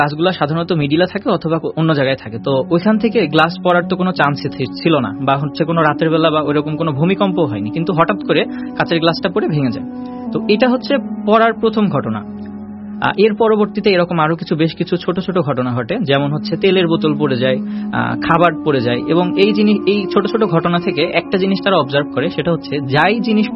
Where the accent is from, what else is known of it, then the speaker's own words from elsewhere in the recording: Khulna, Khulna Division, Bangladesh; তবে আমাদের দেশের বাড়ি যেহেতু খুলনা